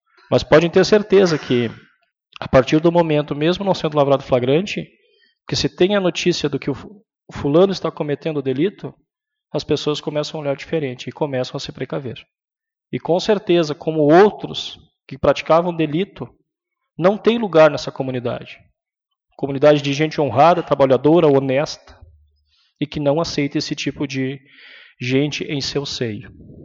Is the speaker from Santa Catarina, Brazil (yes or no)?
no; Rio Grande do Sul, Brazil; todos somos gaúchos, todos moramos nessa terra